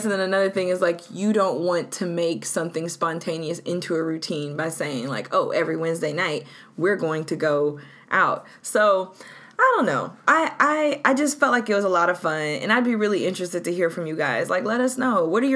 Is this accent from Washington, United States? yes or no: no; Houston, Texas, United States; now in New York, United States; taking us to see major things growing up in Houston that Houstonians a lot of times forget or don't see.